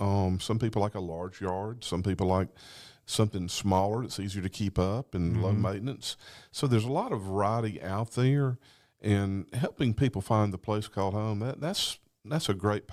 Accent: Sylacauga, Alabama, United States; I grew up in Sylacauga.

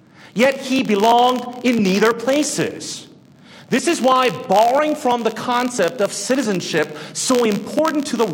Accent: San Jose, California, United States; also born or lived in Irvine; I'm from San Jose in LA. No, where are you really from? Well, I'm from Irvine. No, but before that, where are you from? San Jose.

